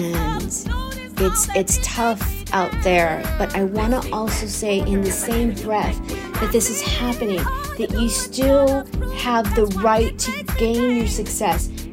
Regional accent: United States; now in New Zealand; I am American. This affects me. This is where I come from. This is where I'm probably going to go back to.

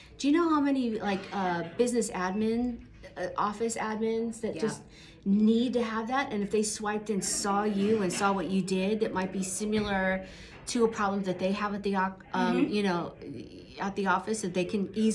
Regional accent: California, United States; this is definitely new for me because I'm from California

